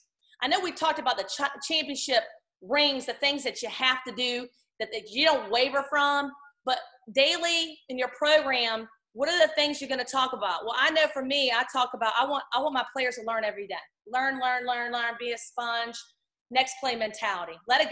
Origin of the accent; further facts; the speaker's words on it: Virginia, United States; Boo Williams, who I played for, I'm from Virginia.